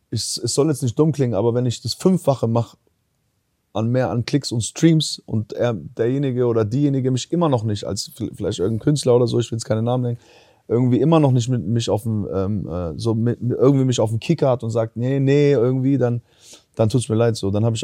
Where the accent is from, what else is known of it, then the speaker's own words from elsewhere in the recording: Albania; Und was Firma betrifft, wir sind Albaner so.